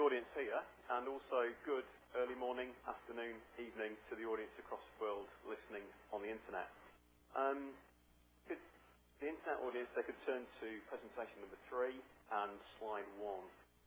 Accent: Northern England, United Kingdom; accent: northern English; anyone listening on the internet has problems either with my audibility or with the northern twang to my English accent.

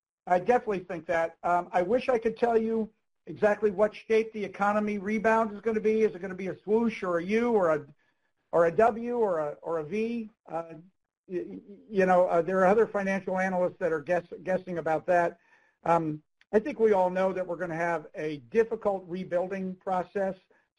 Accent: Charlestown, West Virginia, United States; In my hometown of Charlestown, West Virginia, we organized a project called the Commerce Corridor

